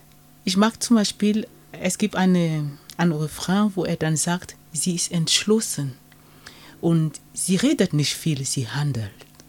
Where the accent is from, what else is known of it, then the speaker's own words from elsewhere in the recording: Cameroon; German is a second language; moved away as an adult; now in Germany; ich bin aufgewachsen in Kamerun. Zum Studieren nach Deutschland und der Liebe wegen geblieben.